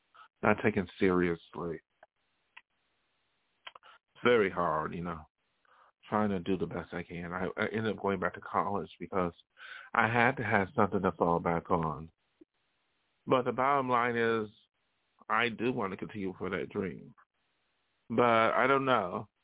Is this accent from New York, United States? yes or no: yes; New York, United States; If I wanted to do that for a hobby, I would have stayed in my hometown of Western New York.